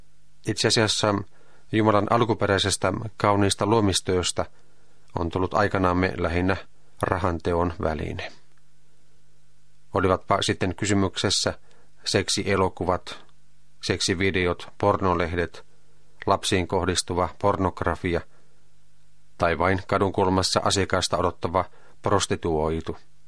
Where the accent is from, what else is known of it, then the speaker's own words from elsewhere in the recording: Posio, Lapland, Finland; jäänyt erityinen tapaus nuoruudestani, jolloin osallistuin aktiivisesti vapaan palokunnan toimintaan kotipaikkakunnallani Posiolla.